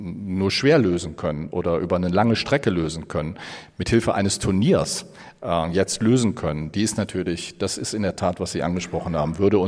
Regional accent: Bonn, North Rhine-Westphalia, Germany; Also hier der Verein in Köln oder in Bonn, wo ich herkomme

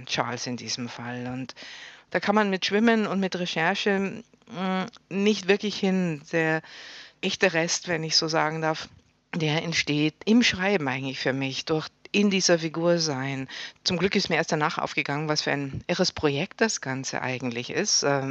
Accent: Munich, Bavaria, Germany; born or raised there; now in Berlin, Germany

